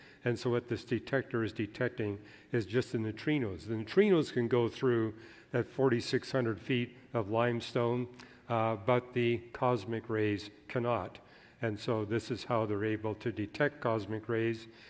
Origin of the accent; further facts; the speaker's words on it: Vancouver, British Columbia, Canada; Because twice growing up in Vancouver, I saw it rain nonstop for more than 70 days and 70 nights.